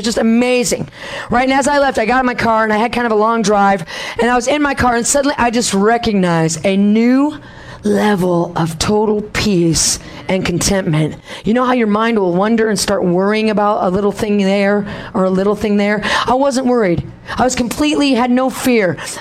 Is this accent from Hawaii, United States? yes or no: yes; Hawaii, United States; Well, I came from Hawaii and everything there was backwards, and everybody said your chicken is cooked.